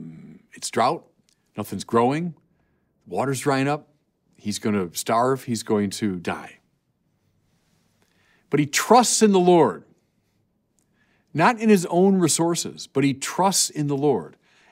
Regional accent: California, United States; Now, I'm from California. I know about droughts and how devastating they can be.

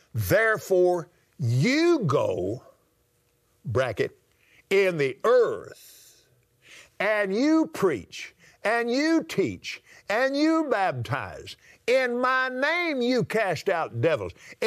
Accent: United States; because I'm an American. I was born here, raised here.

